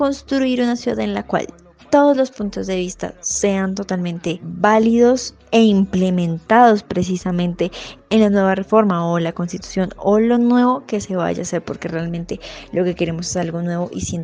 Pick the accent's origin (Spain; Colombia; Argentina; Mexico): Colombia; lo que exigimos como colombianos